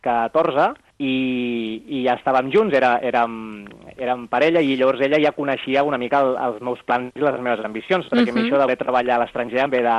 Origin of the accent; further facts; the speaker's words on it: Sant Pere de Ribes, Catalonia, Spain; moved away as an adult; now in South Korea; tota la vida m'he criat i he crescut a Sant Pere de Ribes, he estudiat allà i després vaig estudiar a Barcelona, però sempre vivint a Ribes, i ara doncs fa 3 anys que visc a Corea del Sud